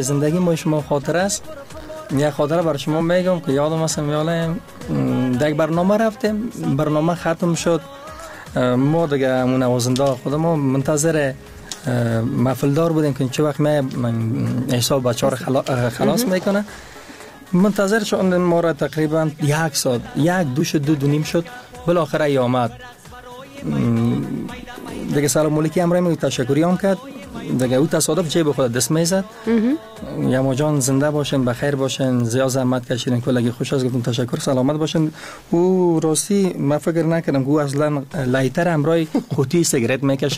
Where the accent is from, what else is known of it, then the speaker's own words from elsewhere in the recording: Kabul, Afghanistan; born there; تولد خودم زاده کابل هستیم، قبلگاه سبب همچنان دیگه، اصلا ما از ولایت لوگر هستیم.